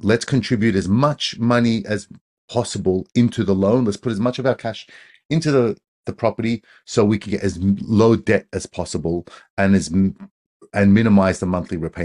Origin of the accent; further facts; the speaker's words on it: Australia; I'm Australian